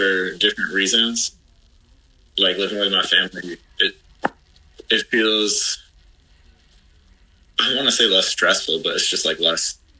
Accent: Rochester, New York, United States; So I came home from Brooklyn. Back to here in Rochester, and I mean it's kind of nice to be back with family.

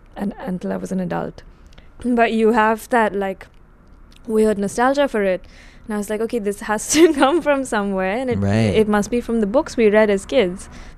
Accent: India; I grew up in India, and we were a former British colony, and a lot of the books that we read were from England rather than from India

